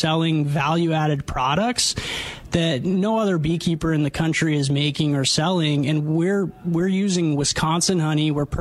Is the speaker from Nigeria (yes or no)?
no; Armenia; now in United States